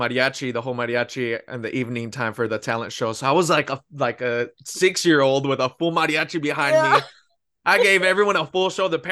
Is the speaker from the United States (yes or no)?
yes; Pico Rivera, California, United States; I'm originally from Pico Rivera, which is very close to East Los Angeles.